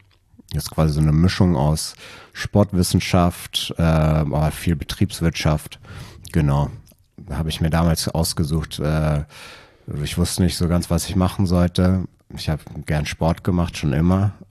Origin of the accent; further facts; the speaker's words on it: Berlin, Germany; Ich bin geborener Berliner.